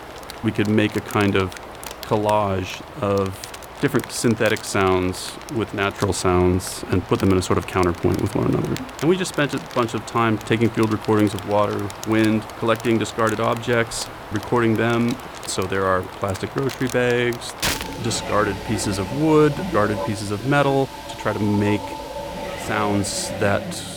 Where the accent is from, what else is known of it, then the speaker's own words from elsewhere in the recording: Montana, United States; The coniferous sound, which I grew up with in Montana because of all the, you know, pine trees, fir trees, there's a kind of hollow sound, sort of like through the trees.